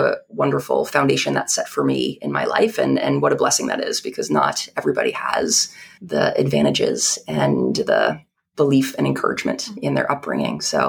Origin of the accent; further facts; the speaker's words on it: New York, United States; Long Island. So I would say that I had the very stereotypical suburban middle class upbringing, literally like the white picket fence and all of it.